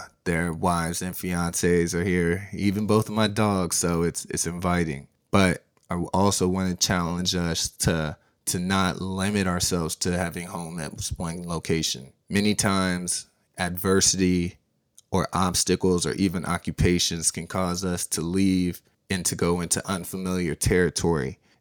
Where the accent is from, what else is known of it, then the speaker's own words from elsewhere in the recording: Philadelphia, Pennsylvania, United States; born there; also born or lived in Dallas / Denver / Iowa / Connecticut; I was born in Philadelphia. Then I moved to Dallas. Then I moved to Denver. Then I moved to Iowa. Then I moved to Connecticut. Then back to Dallas.